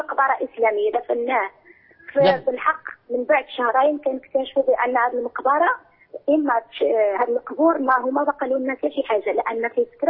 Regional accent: Morocco; أنا أصلي من المغرب نرجع من المغرب.

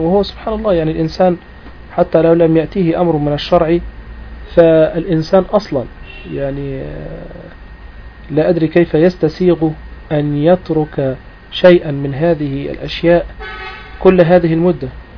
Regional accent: Egypt; يعني دي بقى أحد الأعراف الموجودة عندنا في المجتمع عندنا في مصر

